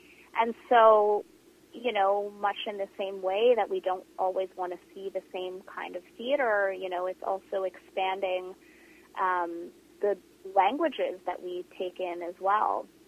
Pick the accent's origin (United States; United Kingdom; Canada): Canada; born there; I was born in Canada. You know, my parents' first language is Mandarin, but my Mandarin is quite weak. English is actually my strongest language.